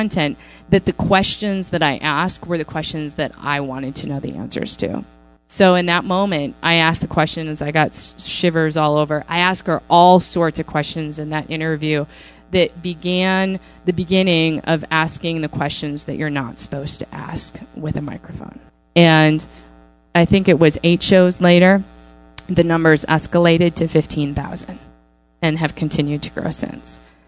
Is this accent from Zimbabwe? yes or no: no; Wisconsin, United States; also born or lived in Chicago / San Francisco; And I'm from Wisconsin. I moved to Chicago and I was in the corporate world.